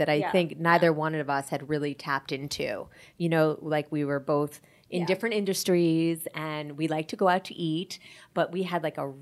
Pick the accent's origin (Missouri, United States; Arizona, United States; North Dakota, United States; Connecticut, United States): Connecticut, United States; I grew up in Connecticut, actually.